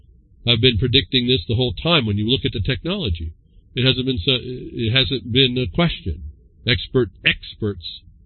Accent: United States; actually I'm an American and we have rights and those are non-negotiable.

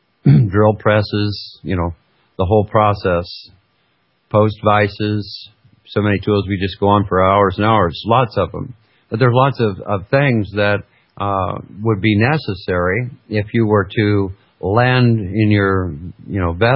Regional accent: Fairbanks, Alaska, United States; I grew up in Fairbanks, Alaska, and I spent almost 16 years living, in a little log cabin.

